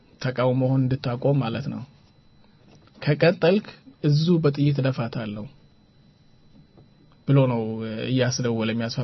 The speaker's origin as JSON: {"language": "Amharic", "town": "Degehabur", "region": "Somali Region", "country": "Ethiopia", "tie": "born or raised there", "said": "እኔ ትዝ ይለኛል ህፃን ልጅ ሆኜ ደጋሃቡር ነው የተወለድኩት።"}